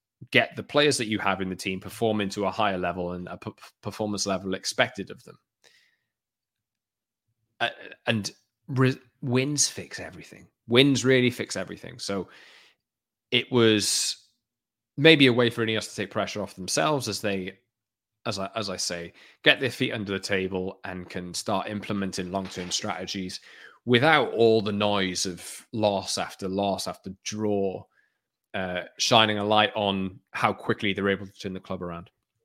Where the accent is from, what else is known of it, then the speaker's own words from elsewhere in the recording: Wales, United Kingdom; So as a Welshman, that frightens the life out of me